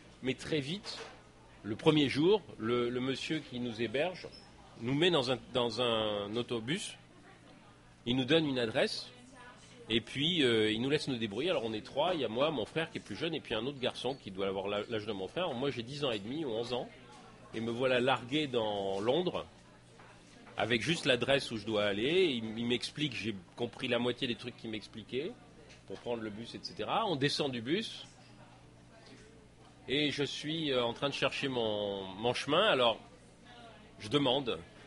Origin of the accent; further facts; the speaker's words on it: Algeria; born there; Ma langue maternelle, c'était le français. Je suis né en Algérie, mais l'Algérie, c'était un territoire français à l'époque. Et évidemment, j'ai appris le français. Mais comme je suis né dans une famille juive